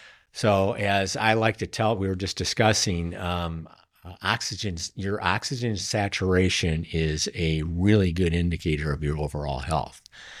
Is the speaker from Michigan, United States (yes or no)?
yes; Michigan, United States; So, interestingly enough, I'm from Michigan